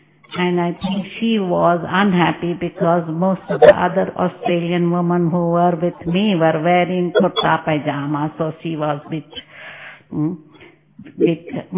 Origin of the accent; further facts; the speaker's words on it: India; born there; I was born in India, and when I saw these teachings, I went to London and Australia and other countries.